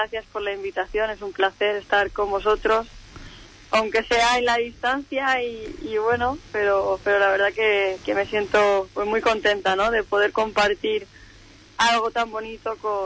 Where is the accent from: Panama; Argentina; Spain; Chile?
Spain; Castalla, Valencian Community; Yo es que soy de Castalla, de Alicante.